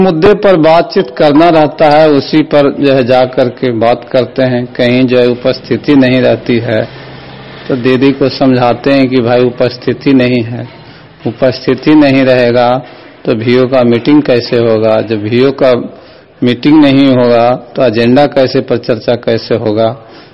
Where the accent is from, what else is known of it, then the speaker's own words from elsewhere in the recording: Nagarnausa, Bihar, India; घर का छ्यामा है, ब्लॉक नगर नौसा, जिला नालंदा के निवासी हूँ।